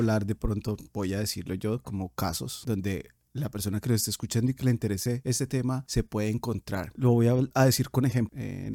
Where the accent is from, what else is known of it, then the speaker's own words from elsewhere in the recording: Colombia; Cuando te encuentras, por ejemplo, que me pasó en Alemania, que me decían, ah, como eres colombiano